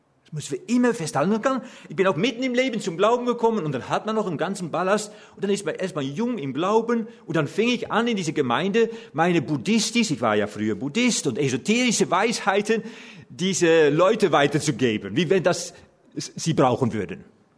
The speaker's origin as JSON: {"language": "German", "country": "Netherlands", "second_language": "German", "said": "Ich bin Holländer und das muss ich auch vorweg sagen."}